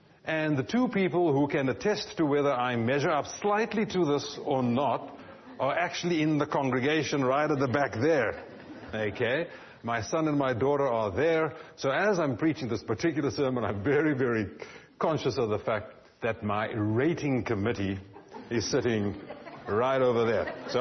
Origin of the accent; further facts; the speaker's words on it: South Africa; You know that I'm from South Africa.